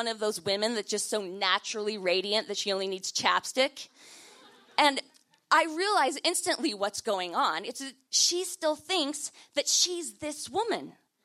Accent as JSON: {"language": "English", "region": "New York", "country": "United States", "said": "she just moved here from New Mexico, and I'm from New York."}